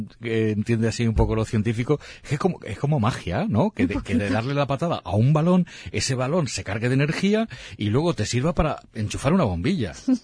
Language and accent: Spanish; Spain; Sí, aquí somos españoles.